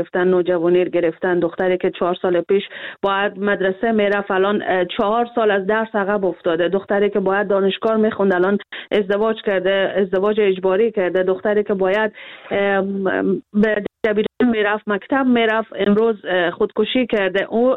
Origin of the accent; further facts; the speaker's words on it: Afghanistan; ما بالاخره از افغانستان هستیم و سنت های خود داریم